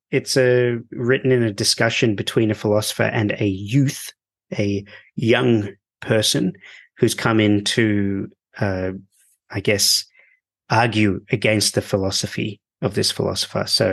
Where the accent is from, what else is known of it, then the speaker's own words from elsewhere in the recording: Australia; Oh man, in Spain, I was rolling my eyes like I'd grown up there, but now I come back and I sound as Australian as you can imagine. Australian speaking Spanish.